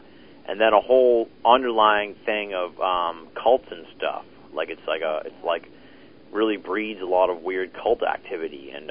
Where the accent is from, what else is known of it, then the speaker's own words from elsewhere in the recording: Boston, Massachusetts, United States; I'm from Boston.